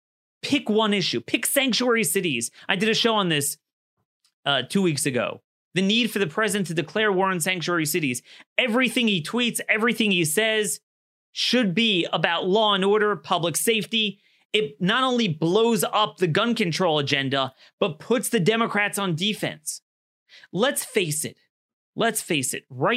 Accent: Maryland, United States; We saw my home state of Maryland, thanks to the work we've done here

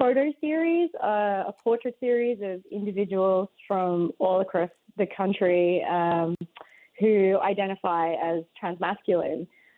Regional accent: Australia; Yes, I am. I'm from Australia.

